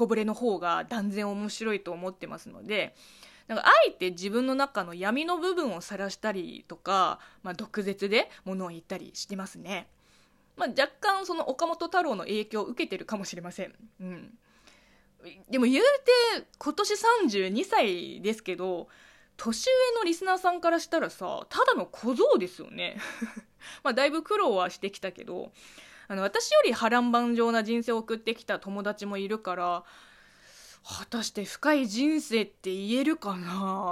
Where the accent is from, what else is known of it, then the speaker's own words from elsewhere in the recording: China; 中国生まれ中国育ちの … があなたの質問に答えていく Q&A ラジオとなっております。